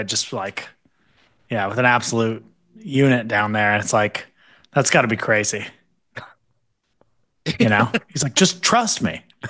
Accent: Seattle, Washington, United States; I know that's a common joke, but like, I'm from Seattle.

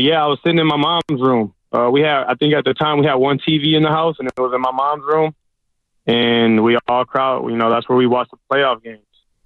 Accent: Oakland, California, United States; something different than what I was used to growing up in East Oakland.

